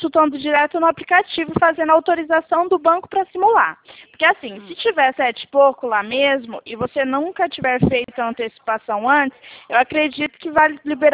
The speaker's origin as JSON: {"language": "Portuguese", "region": "São Paulo", "country": "Brazil", "said": "Ó, eu sou aqui do estado de São Paulo, tá?"}